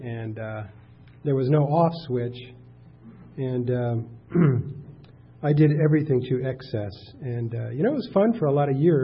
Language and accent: English; Houston, Texas, United States; born there; moved away; also born or lived in Arizona; I can remember I was born in Houston, Texas, and my dad was in the Air Force, and we moved to Arizona in 55